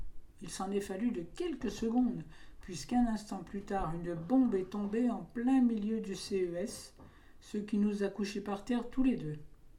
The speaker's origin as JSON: {"language": "French", "town": "Valence", "region": "Auvergne-Rhône-Alpes", "country": "France", "tie": "born there", "said": "Je suis né au Valentin, qui était un substitut de la maternité de Valence."}